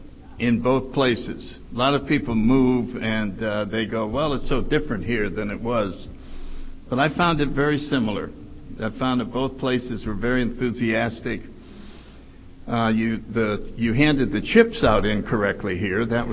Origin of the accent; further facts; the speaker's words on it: New Haven, Connecticut, United States; I grew up in New Haven, Connecticut, and I was born in 1931.